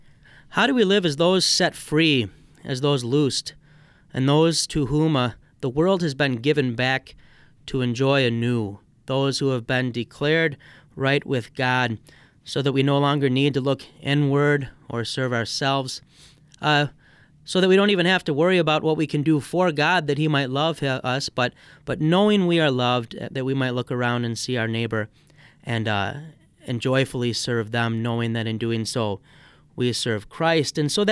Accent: Michigan, United States; I was born and raised in Michigan.

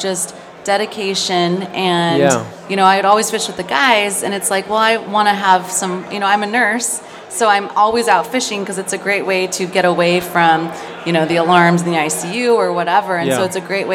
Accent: Alaska, United States; born there; You know, I was born in Alaska, so I live in the Pacific Northwest.

